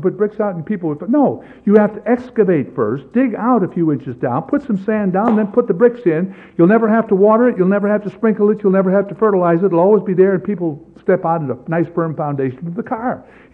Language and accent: English; Pittsburgh, Pennsylvania, United States; also born or lived in New York; It's just part of growing up in Pittsburgh and New York.